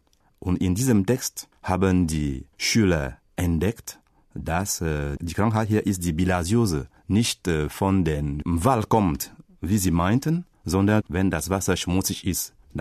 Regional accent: Bitam, Woleu-Ntem, Gabon; Ich komme aus Gabun und zwar aus Bitam. Bitam ist eine Kleinstadt in Nord-Gabun. Das liegt in Zentralafrika.

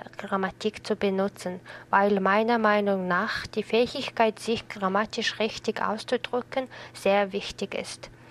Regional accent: Ulaanbaatar, Mongolia; German is a second language; ich komme aus der Mongolei. Ich bin 1995 geboren und in Ulaanbaatar, der Hauptstadt der Mongolei, gewachsen. Ich lerne Deutsch

